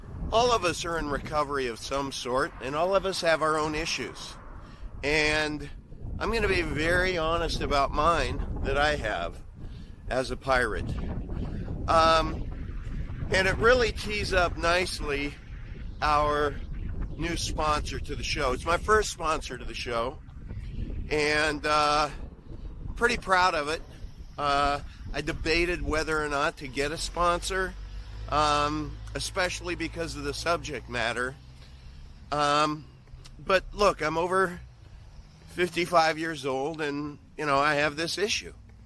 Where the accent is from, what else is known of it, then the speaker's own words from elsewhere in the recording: Midwest, United States; accent: Midwestern; It's my Midwestern accent or non-accent, because we don't have accents in the Midwest.